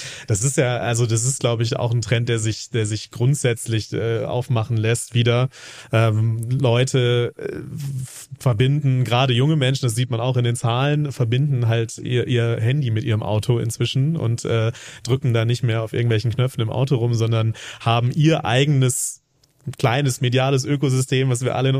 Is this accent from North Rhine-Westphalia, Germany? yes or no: yes; North Rhine-Westphalia, Germany; ich komme, wie man hört, nicht aus Bayern, ich komme eher aus Westfalen, aber da ist es ähnlich, also so der Ruhrpott